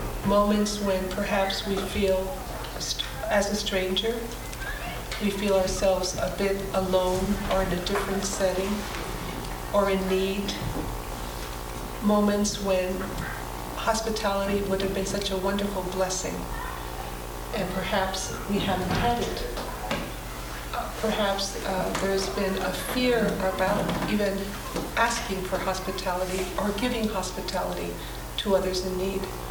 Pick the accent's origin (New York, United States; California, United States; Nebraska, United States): California, United States; San Francisco; also born or lived in El Salvador; A little bit about myself. I'm actually originally from Central America. I was born in El Salvador. And at the age of two, my parents came up to San Francisco, California, and resided in, or established themselves in a wonderful neighborhood called the Mission.